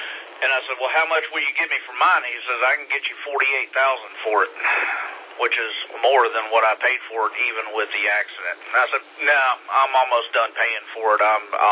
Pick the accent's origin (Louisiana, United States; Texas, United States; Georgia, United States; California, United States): Georgia, United States; Atlanta; My wife and I, we are, and kids, we are refugees from the Atlanta area and are very glad to be in this area.